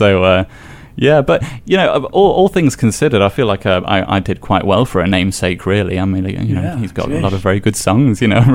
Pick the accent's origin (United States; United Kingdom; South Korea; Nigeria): United Kingdom; Stoke-on-Trent, West Midlands; also born or lived in Huntingdon; I was born in Huntington and grew up in Stoke-on-Trent, which is not really famous for a lot, but the captain of the Titanic was from there.